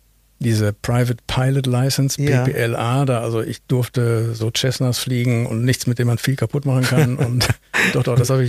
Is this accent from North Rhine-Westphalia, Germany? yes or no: yes; Münster, North Rhine-Westphalia, Germany; Bei mir war das in meiner Heimatstadt in Münster damals